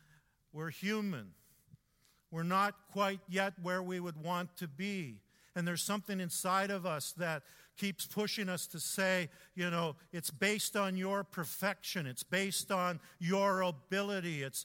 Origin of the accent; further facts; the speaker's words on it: Edmonton, Alberta, Canada; I knew I felt it as a kid growing up in Edmonton, as I felt God's call on me to be involved in ministry. And yet I was the first one in my family to even come to faith and to even be aware of Jesus